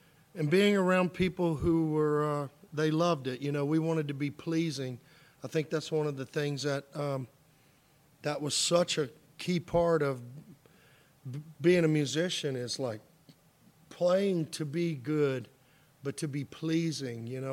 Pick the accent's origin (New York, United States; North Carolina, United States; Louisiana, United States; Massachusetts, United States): Louisiana, United States; Baton Rouge; This is my hometown. Baton Rouge is my hometown, born and raised here.